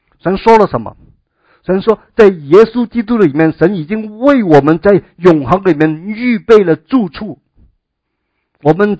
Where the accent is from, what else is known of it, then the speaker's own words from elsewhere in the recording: Hong Kong; 因为我从香港来，对香港的消息还是有点关注。